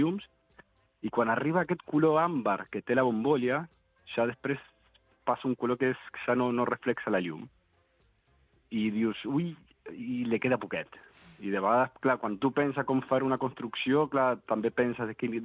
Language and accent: Catalan; Argentina; now in Spain; jo soc argentí, vaig néixer a l'Argentina